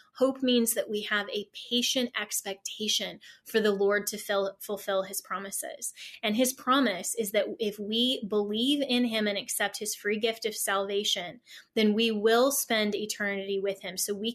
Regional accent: Colorado, United States; like my home state of Colorado

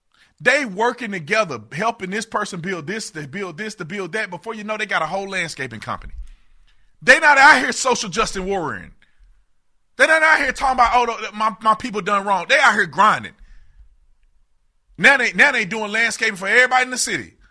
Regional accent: Fort Worth, Texas, United States; When I was growing up in Fort Worth, town center used to be all black mall.

